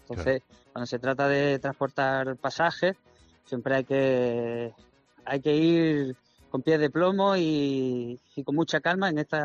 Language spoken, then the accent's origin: Spanish; Melilla, Spain; born there; now in El Puerto de Santa María, Spain; Pues yo nací en Melilla, y Ciudad Autónoma de Melilla, y vivo actualmente en el puerto de Santa María, en Cádiz.